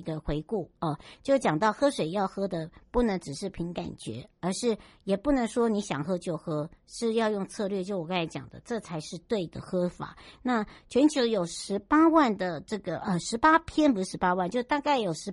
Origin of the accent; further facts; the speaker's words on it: Taiwan; 我的故乡花东纵谷